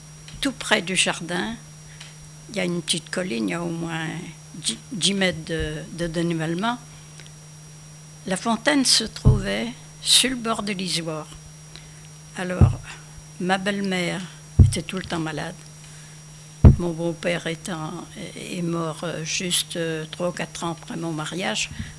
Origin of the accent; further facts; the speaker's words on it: Mormaison, Pays de la Loire, France; born there; je suis née à Mormaison. Je suis venue là en me mariant, je suis venue là en 26.